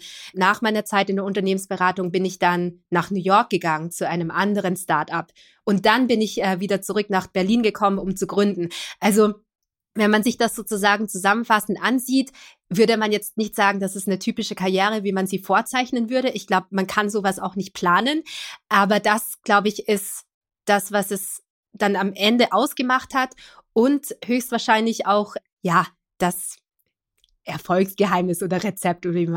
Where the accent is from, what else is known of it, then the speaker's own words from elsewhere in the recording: Linz, Upper Austria, Austria; ich bin ursprünglich Linzerin, gebürtige Linzerin aus Oberösterreich, habe Medizin dann in Wien studiert